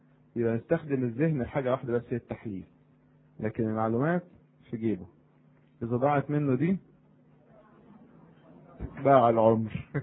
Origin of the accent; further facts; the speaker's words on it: Egypt; طبعا لو عندنا في مصر كان عمل ايه؟